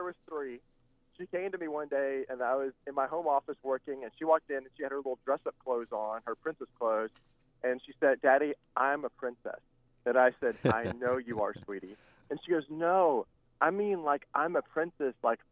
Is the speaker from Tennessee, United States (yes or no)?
yes; Memphis, Tennessee, United States; Well, I was born and raised here in Memphis.